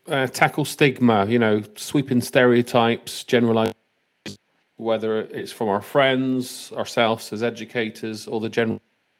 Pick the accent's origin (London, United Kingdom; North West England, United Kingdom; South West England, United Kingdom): London, United Kingdom; being a Londoner myself